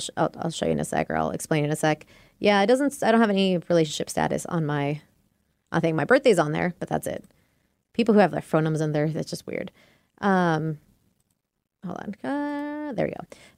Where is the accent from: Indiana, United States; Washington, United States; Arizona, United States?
Washington, United States; Lake Stevens; So it just says that I'm from Lake Stevens and it says my name.